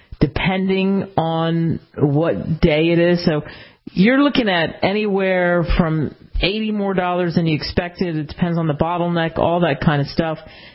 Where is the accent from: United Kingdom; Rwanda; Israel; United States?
United States; Northeast; I grew up in the Northeast and we got plenty of snow.